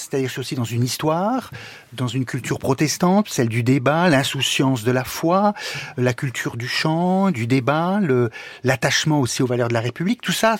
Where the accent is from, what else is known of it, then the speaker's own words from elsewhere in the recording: Provence-Alpes-Côte d'Azur, France; also born or lived in Cévennes / Toulouse / Lorraine; Je suis normand par mon père, je suis pied-noir par ma mère, je suis de Provence d'adolescence, je suis des Cévennes d'adoption très longtemps, du sud-ouest du côté de Toulouse par mon travail, je suis aussi d'Allemagne par l'université par mon épouse